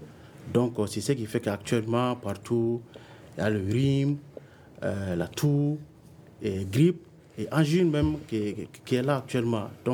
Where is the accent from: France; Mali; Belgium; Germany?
Mali; surtout chez nous, au Mali